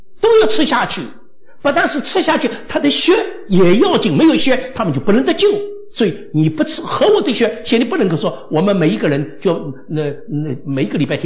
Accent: China; 我们中国人就不稀奇呀

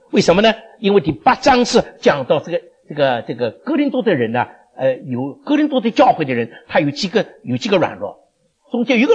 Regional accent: China; 很像我们中国人

